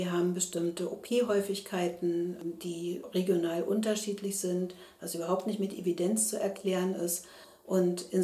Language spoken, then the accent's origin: German; East Germany, Germany; ich bin im Osten aufgewachsen